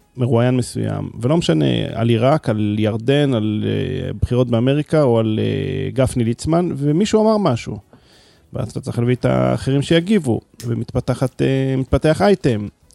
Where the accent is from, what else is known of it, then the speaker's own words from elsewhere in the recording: Jerusalem, Jerusalem District, Israel; אני גדלתי במאה השורים